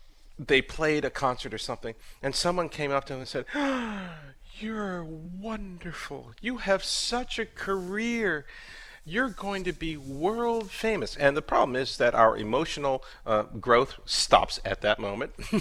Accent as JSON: {"language": "English", "town": "Buffalo", "region": "New York", "country": "United States", "tie": "born or raised there", "said": "I mean, you know, growing up in Buffalo."}